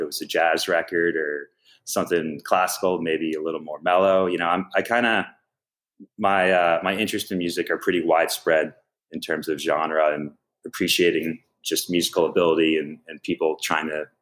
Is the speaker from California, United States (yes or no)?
no; Maine, United States; moved away as an adult; now in Maryland, United States; You know, we grew up in Maine, so it's like the closest thing is Boston.